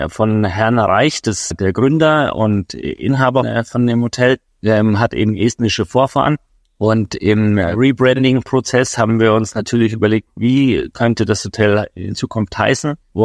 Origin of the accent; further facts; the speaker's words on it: Munich, Bavaria, Germany; Ich bin gebürtiger Münchner, ja. Zwar habe ich italienische Wurzeln, aber ich bin hier mein ganzes Leben schon ansässig